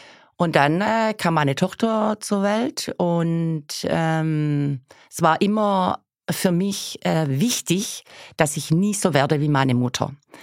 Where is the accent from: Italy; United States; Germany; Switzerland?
Italy; Ja, wir sind beide Italiener.